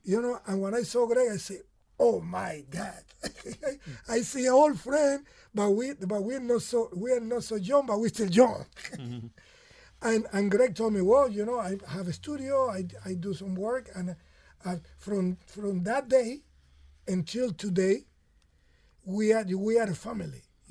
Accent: Camagüey, Cuba; also born or lived in Guira de Melena; So I live in Guira de Melena for almost a year and a half. But I'm from Camagüey. I'm from the middle of the island. I'm from the same town of the late Pancho Terry, Giovanni Terry, Junior.

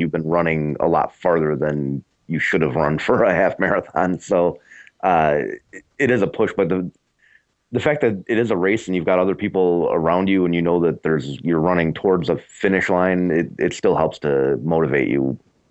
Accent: Chicago, Illinois, United States; I have a bunch of friends who live in Nashville and I'm from Chicago.

